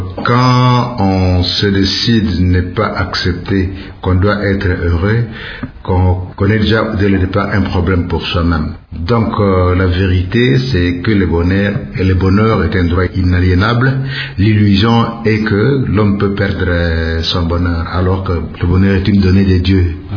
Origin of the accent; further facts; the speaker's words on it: Kwango, DR Congo; En ce qui me concerne, je suis du Kwango qui compte 5 territoires et parmi ces 5 territoires, 3 territoires contiennent des locuteurs importants du Kiaka. Moi, je partais plutôt du territoire de Kasongolina